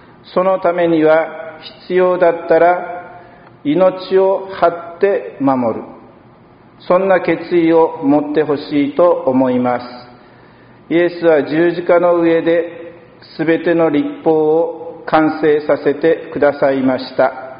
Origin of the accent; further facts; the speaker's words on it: Tainoura, Nagasaki, Japan; 検診を受けてから故郷の滞納羅のレンガの教会、青佐ヶ浦の教会を見に行った時、あっと思ったのです。